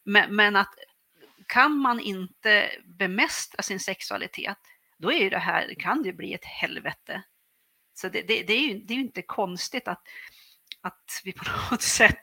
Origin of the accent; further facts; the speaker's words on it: Härnösand, Västernorrland County, Sweden; Jag kommer ju från Härnösand, och där det här utspelar sig från.